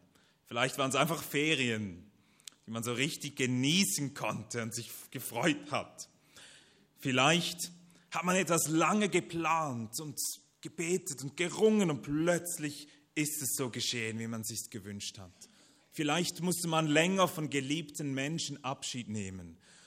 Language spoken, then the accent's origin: German; Basel, Basel-Stadt, Switzerland; Katrin kommt aus dem Graubünden, ich komme aus Basel.